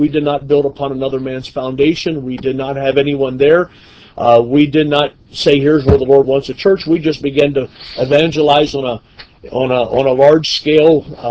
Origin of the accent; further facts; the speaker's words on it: Pottsville, Pennsylvania, United States; also born or lived in Middletown / Hershey / Hummelstown; I was born and raised in Pottsville, Pennsylvania, grew up in the Middletown, Hershey, Hummelstown area.